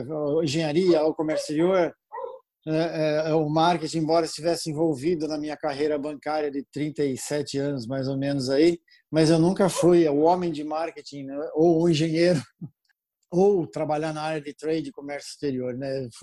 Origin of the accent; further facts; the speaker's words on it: Milan, Lombardy, Italy; Não, na verdade, eu nasci em Milão, na Itália.